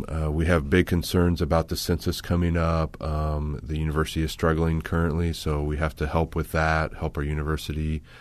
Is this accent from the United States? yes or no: yes; Macomb, Illinois, United States; Growing up, I'm from Macomb originally. Growing up, I probably never imagined I would come back here.